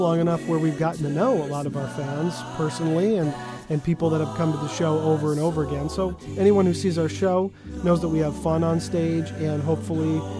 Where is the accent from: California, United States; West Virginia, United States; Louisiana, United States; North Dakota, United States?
North Dakota, United States; Fargo; then we head up to Fargo, which is our original home. We're all from the Academy Award-winning community of Fargo, North Dakota